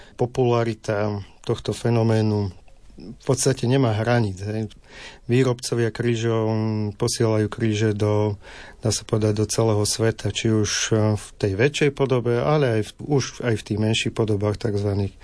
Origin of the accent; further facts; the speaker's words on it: Hriňová, Banská Bystrica Region, Slovakia; Tým, že pochádzam z Hriňovej